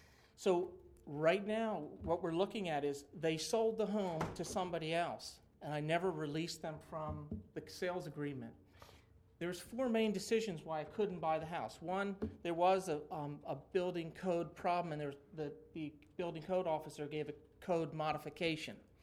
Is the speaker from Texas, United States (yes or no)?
no; Long Neck, Delaware, United States; I'm from the Long Neck area